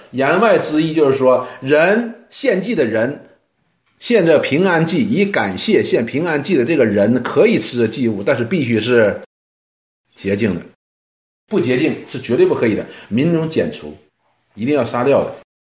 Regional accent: China; 我们中国人不喜欢吃胸肉

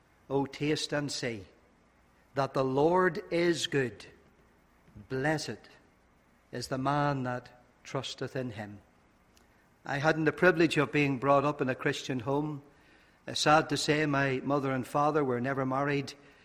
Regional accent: Nottingham, East Midlands, United Kingdom; born there; also born or lived in Northern Ireland; I was born in England, Nottingham. It's hard to believe, by the way, when you hear my accent now, that I was ever born in England.

